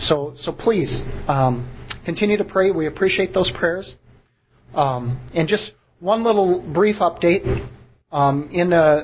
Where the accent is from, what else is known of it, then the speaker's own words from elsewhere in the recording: South Dakota, United States; I'm from South Dakota